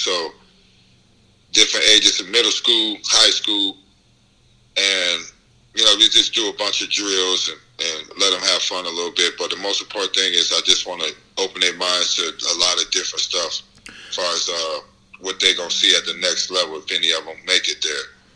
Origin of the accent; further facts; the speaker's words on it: Indiana, United States; You know, I come from an area, I'm from Indiana, to where, you know, all we do is sleep, eat, you know, basketball.